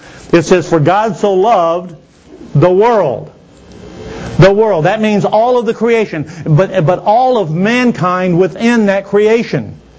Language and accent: English; Louisiana, United States; You know, in Louisiana, we have a saying. You know, they have something that's called a couillon. And we're from Louisiana.